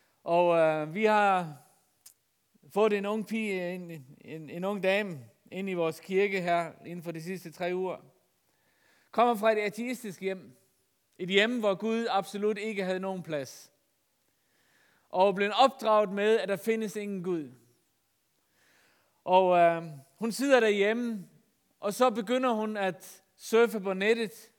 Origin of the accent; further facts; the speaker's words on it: Faroe Islands; Nej, jeg er færing.